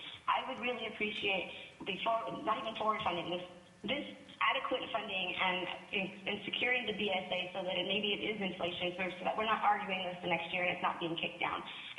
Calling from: Homer, Alaska, United States; I'm calling in from Homer, Alaska.

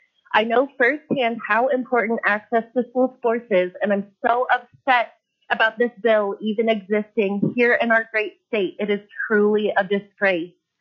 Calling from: Anchorage, Alaska, United States; I'm calling in from East Anchorage to represent myself in opposition of HB 183.

